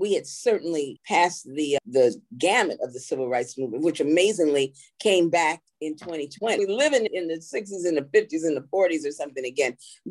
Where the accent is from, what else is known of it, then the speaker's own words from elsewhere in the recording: Ann Arbor, Michigan, United States; also born or lived in Yazoo City, Mississippi; So she couldn't travel back to Michigan right away. But I grew up actually in Ann Arbor, Michigan, even though I did spend summers in Mississippi.